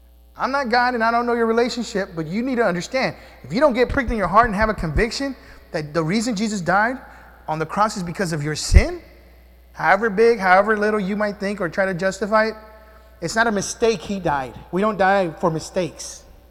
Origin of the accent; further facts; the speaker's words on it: the South, United States; I'm from the South, amen?